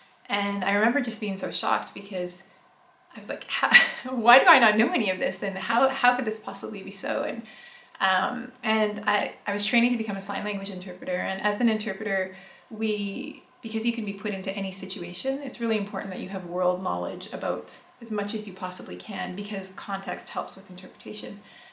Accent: Canada; now in Istanbul, Turkey; I am a Canadian living in Istanbul, Turkey. I converted to Islam in 2006, and I've been living in Istanbul for the last 10 years.

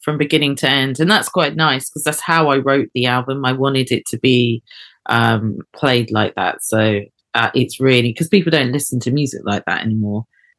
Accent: Eket, Akwa Ibom, Nigeria; born there; I was born in Eket, and they're Abibio people, eastern coastal Nigeria.

